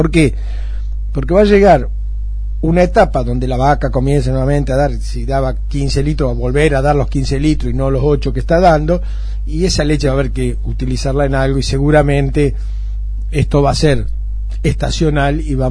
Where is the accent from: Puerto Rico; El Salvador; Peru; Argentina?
Argentina; fíjate vos lo que somos los argentinos